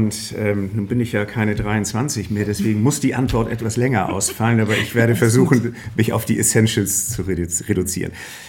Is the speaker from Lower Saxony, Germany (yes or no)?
no; Hamburg, Germany; gerade für einen Hamburger, der Stadtstaatbewohner ist.